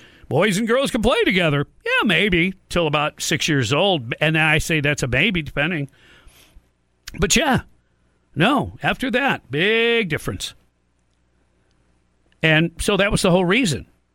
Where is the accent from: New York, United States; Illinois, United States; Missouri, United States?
New York, United States; Brooklyn; born there; Look, I was born in Brooklyn, the same place where Donald Trump's family comes from.